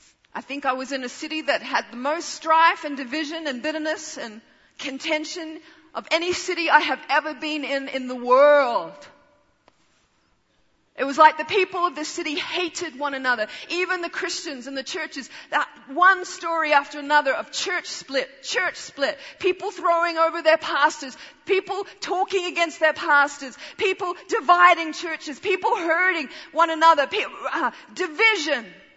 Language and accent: English; Papua New Guinea; born there; I was born in Papua New Guinea.